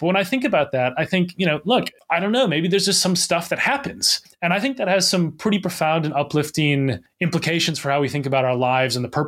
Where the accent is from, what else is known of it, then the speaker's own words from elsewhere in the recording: Minnesota, United States; I think I still have, like, exactly the same accent. I'm from Minnesota originally.